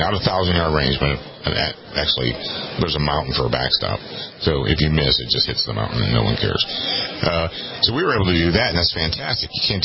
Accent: Scotland, United Kingdom; I am Scottish.

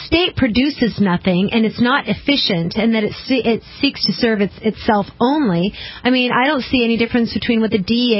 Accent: West Coast, United States; When I was growing up on the West Coast

